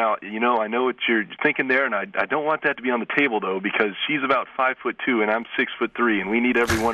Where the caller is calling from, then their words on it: South Bend, Indiana, United States; I'm calling from South Bend, Indiana, with a disagreement between my girlfriend and I about her feet.